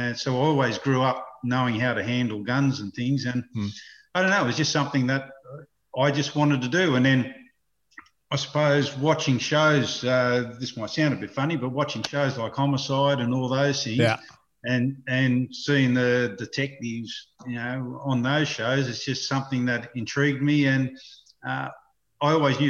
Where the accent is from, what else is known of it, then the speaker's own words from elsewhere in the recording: Granville, New South Wales, Australia; I grew up at Granville, Parramatta, Sydney Western Suburbs. I've got two brothers, an older brother and a younger brother, and we lived there till I was about 16 before Mum and Dad built a house out at Hawker Mills up in the northwestern